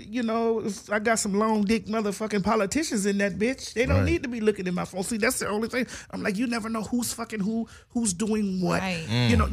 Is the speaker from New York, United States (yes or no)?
no; Florida, United States; I'm a real ass nigga. What you talking about? I'm from Dade County, baby.